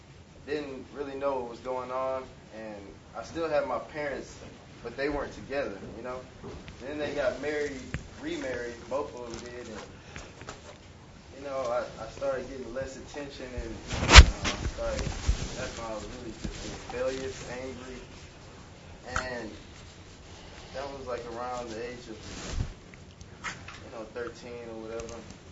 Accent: Houston, Texas, United States; I'm from Houston, Texas. I'm 22 years old.

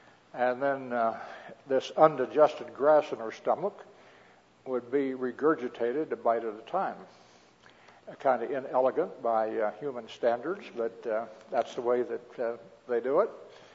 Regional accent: Midwest, United States; I came from the Midwest, and that was back in the days when dairy cows ate grass.

